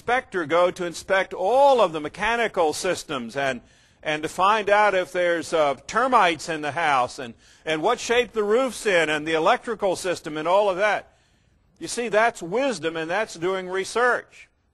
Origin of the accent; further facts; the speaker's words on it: Virginia, United States; All of you pretty much know that I'm from Virginia.